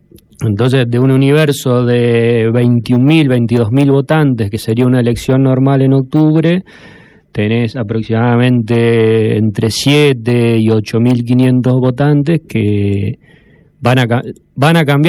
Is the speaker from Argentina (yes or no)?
yes; Buenos Aires, Argentina; todos los que somos bonaerenses